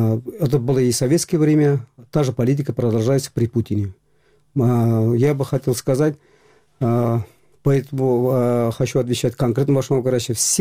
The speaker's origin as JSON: {"language": "Russian", "town": "Kazan", "region": "Tatarstan", "country": "Russia", "said": "Вот мы, казанские татары, мы уже не знаем"}